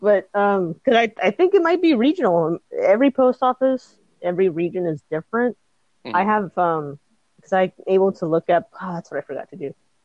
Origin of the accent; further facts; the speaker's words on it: California, United States; Oh, yeah. Yeah. I'm from Ventura County, California.